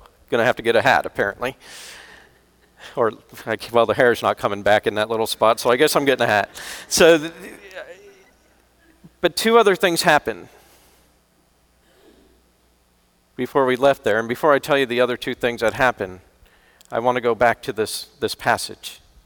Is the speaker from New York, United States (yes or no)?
no; Florida, United States; Yeah, I grew up in Florida. Irishman in Florida.